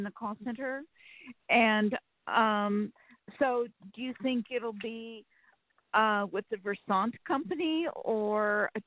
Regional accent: Sacramento, California, United States; from California.

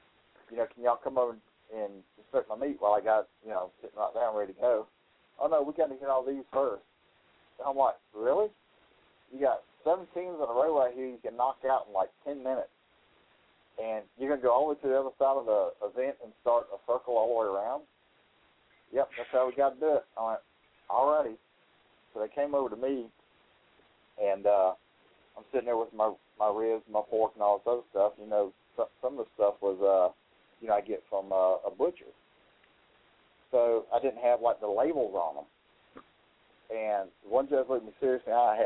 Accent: Georgia, United States; I said, you know, I'm not from Florida. I don't know how to do things down here, but we don't use roadkill up here in Georgia.

